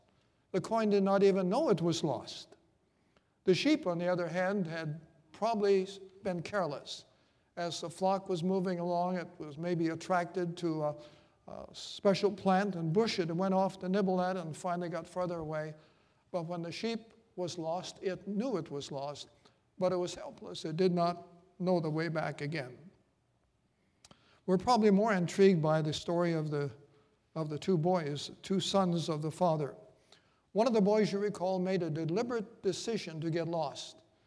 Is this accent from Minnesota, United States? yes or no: yes; Minnesota, United States; Where I grew up in Minnesota, there was no Adventist church nearby